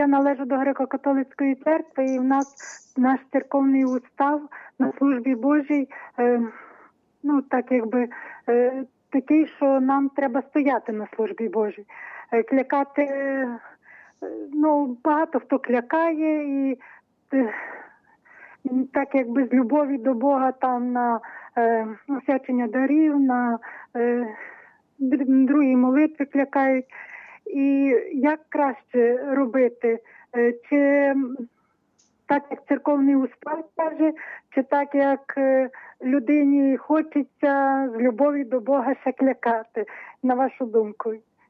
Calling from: Ternopil, Ternopil Oblast, Ukraine; я з Тернополя.

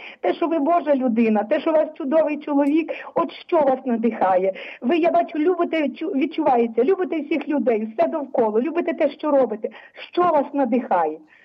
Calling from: Rivne Oblast, Ukraine; я з Рівненщини.

